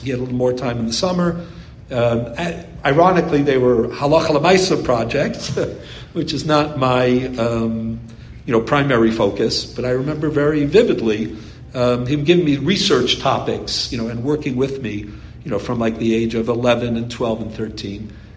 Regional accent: Canada; We grew up in Canada

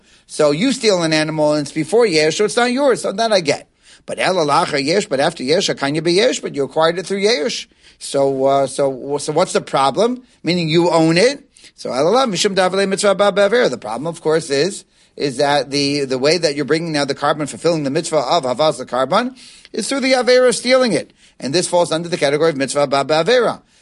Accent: New Jersey, United States; my visit over there to Jersey, to my home state.

